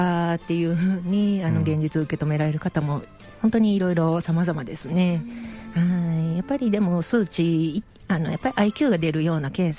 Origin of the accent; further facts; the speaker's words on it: Miki, Hyogo, Japan; 私はあの育ちは三木市です。